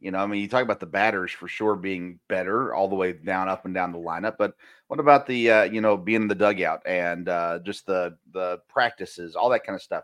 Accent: Tennessee, United States; I grew up in Middle Tennessee, so Vanderbilt baseball was a big deal growing up.

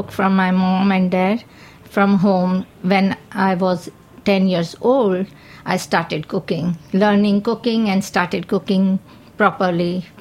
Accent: Mumbai, Maharashtra, India; Yes, I'm from Mumbai. I'm born and brought up in Mumbai.

